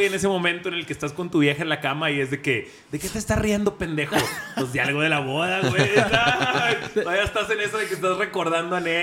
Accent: Monterrey, Nuevo León, Mexico; now in Mexico City, Mexico; cuando llegué de Monterrey a la CDMX, que estoy por cumplir en enero ya 4 años viviendo aquí

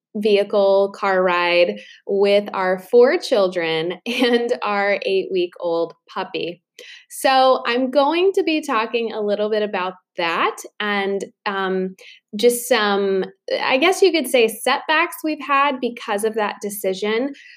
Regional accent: Indiana, United States; And we're actually originally from Indiana. That's technically where we would call home and where all of our family is.

